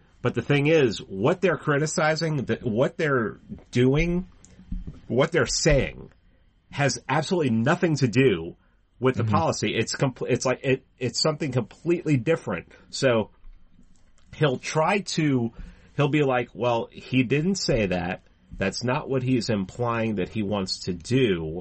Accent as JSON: {"language": "English", "town": "New York City", "region": "New York", "country": "United States", "tie": "born or raised there", "said": "Yeah, I grew up in New York City, so I've been following Trump for forever."}